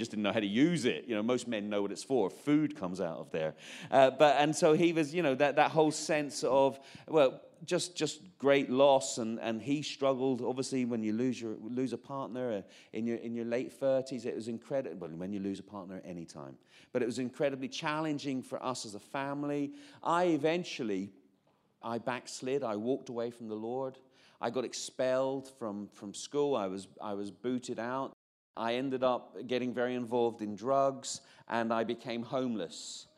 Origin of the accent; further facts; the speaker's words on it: Belfast, Northern Ireland, United Kingdom; I'm from Belfast, by the way. I'm not actually English.